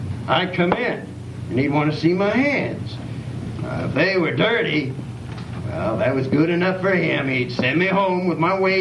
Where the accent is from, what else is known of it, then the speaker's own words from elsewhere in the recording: Fort Sill, Oklahoma, United States; I was brought up around in the Fort Sill, Oklahoma. It's Cannon Cocker country.